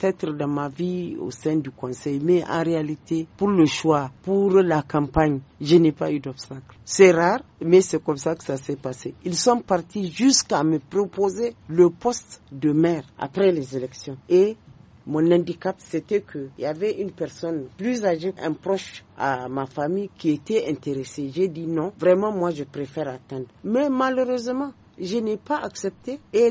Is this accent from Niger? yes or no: yes; Zinder, Niger; also born or lived in Niamey; je suis en même temps de Niamey, de Zonder, et d'ailleurs je suis nigérienne. Je suis nigérienne parce que ma mère a deux côtés, ici vers le fleuve et puis Dosso. Mon père lui a 100% Zandérois et moi je suis Zandéroise, j'ai opté.